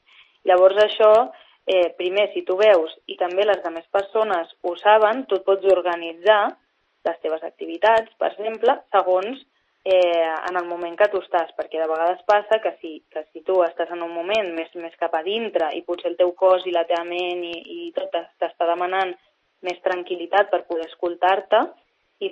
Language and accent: Catalan; Barcelona, Catalonia, Spain; now in La Floresta, Spain; jo soc de Barcelona sempre i he tingut amigues, amistats i tal que són de la Floresta